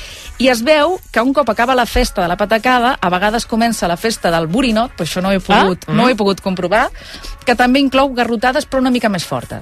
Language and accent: Catalan; Catalonia, Spain; Nosaltres som catalans